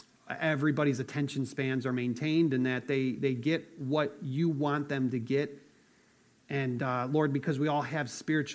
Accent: United States; And I was like, yeah, I'm American. There was a revolution fought so that I don't have to care about this, you know.

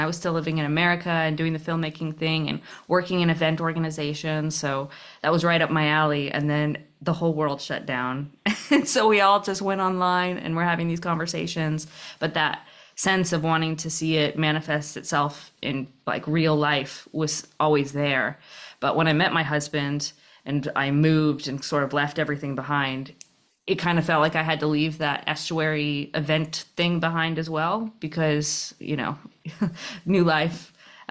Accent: Phoenix, Arizona, United States; moved away as an adult; Yeah, so I grew up in Phoenix, Arizona, but I moved to Northern California in 2014 to go to film school.

